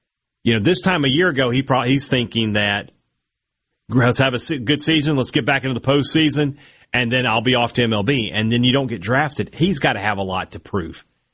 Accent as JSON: {"language": "English", "town": "Vicksburg", "region": "Mississippi", "country": "United States", "tie": "born or raised there", "said": "the Vicksburg Convention and Visitors Bureau, my hometown."}